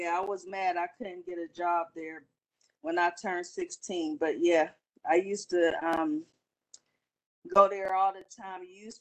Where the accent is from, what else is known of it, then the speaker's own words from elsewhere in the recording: Youngstown, Ohio, United States; Born and raised in Youngstown, Ohio.